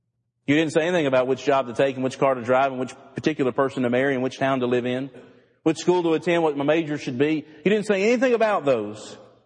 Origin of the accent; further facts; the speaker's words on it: Mississippi, United States; now in Texas, United States; And some of you have learned that I'm from North Mississippi. And why did you move to Texas?